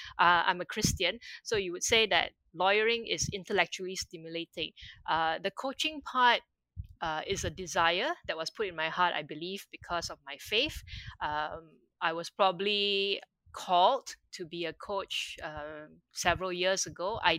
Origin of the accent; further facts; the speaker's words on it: Malaysia; moved away as an adult; also born or lived in Kuala Lumpur, Malaysia / United Kingdom; now in Singapore; My parents are in Malaysia, so I'm now a Singaporean. So then I moved out from my hometown, moved to KL to study on my own at the age of 17. Then after that, I moved to the UK to do my law degree.